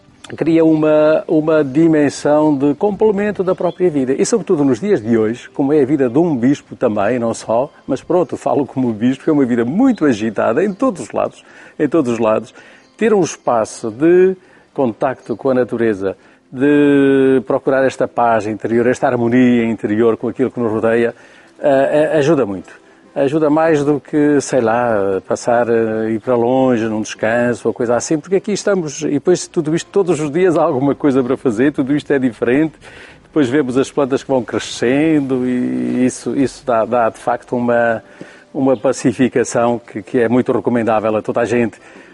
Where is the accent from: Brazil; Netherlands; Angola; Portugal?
Portugal; Norte; Portanto, sou lá do Nordeste Transmontano, numa família ligada à agricultura, àquela agricultura de subsistência e pouco mais. E cresci no meio disso, desde bebé, pronto.